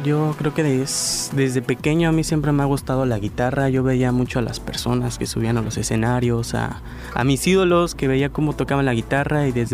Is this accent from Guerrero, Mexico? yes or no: no; Mexico City, Mexico; 17 años. Bueno, vengo del plantel Covacam Lerma, el plantel 19. Yo soy de la Ciudad de México, no soy de aquí de Campeche.